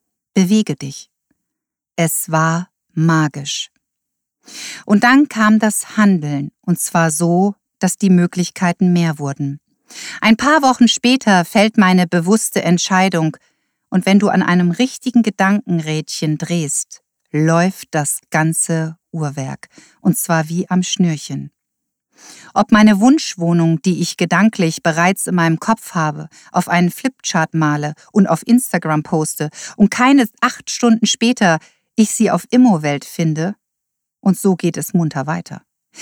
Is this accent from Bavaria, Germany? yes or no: no; Delmenhorst, Lower Saxony, Germany; born there; also born or lived in Taunus; Ich komme aus dem Norden. Geboren bin ich allerdings nicht in Hamburg, sondern in Delmenhorst bei Bremen. Doch ich bin viel umgezogen in meinem Leben und zuletzt habe ich 18 Jahre in einer Kleinstadt im Taunus bei Frankfurt gelebt.